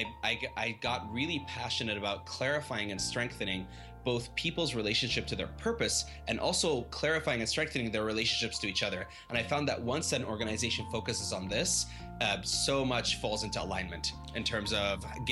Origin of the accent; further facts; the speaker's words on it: Egypt; moved away as an adult; now in Boston, United States; I'm originally from Egypt and I moved to Boston where I did a master's in divinity, theological studies.